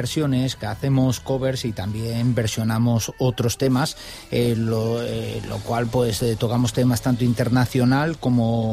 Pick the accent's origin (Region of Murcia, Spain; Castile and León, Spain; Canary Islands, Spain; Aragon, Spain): Aragon, Spain; San Juan de Mozarrífar; nosotros aquí en Zaragoza, nosotros también somos de San Juan de Mozarrífar